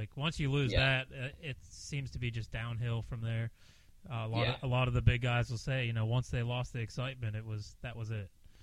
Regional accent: Pennsylvania, United States; I'm from Pennsylvania originally, so you know we're used to some of these gnarly mudders

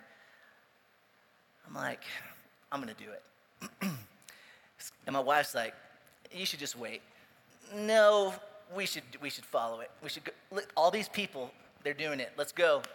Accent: Texas, United States; And I'm, by the way, I'm Texan. We do whatever we want. We are free as Americans, as Texans.

